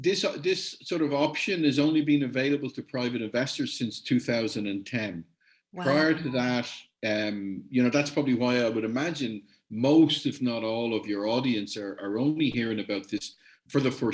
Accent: Ireland; I'm Irish

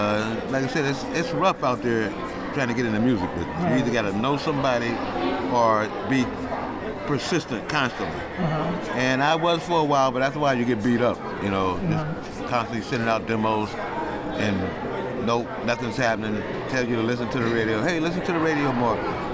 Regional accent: Albany, New York, United States; also born or lived in Jacksonville, Florida; I was born in Jacksonville, Florida. So we came. I've been here in Albany since I was maybe 10 years old, and lived uptown, downtown.

